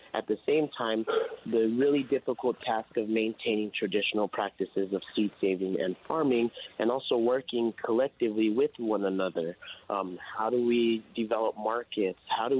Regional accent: Peñasco, New Mexico, United States; now in Albuquerque, United States; I'm originally from Peñasco, New Mexico, and I currently farm in the South Valley of Albuquerque

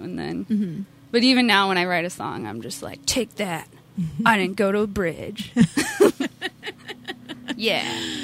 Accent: Rochester, United States; I am from Rochester.

